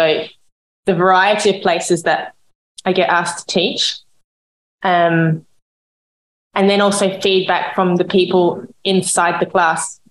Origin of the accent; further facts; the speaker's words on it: Australia; particularly as an Australian, it really hits home.